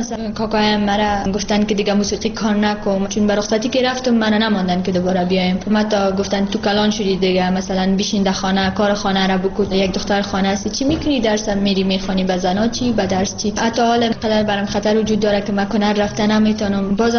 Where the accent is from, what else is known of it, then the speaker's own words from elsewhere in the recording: Afghanistan; ما از افغانستان هستیم